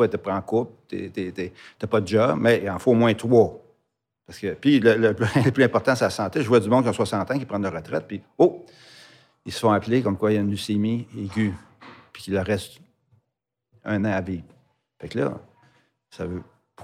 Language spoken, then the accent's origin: French; Sainte-Anne-des-Plaines, Quebec, Canada; Moi, je viens de Saint-Anne-des-Plaines, la couleur de la ville.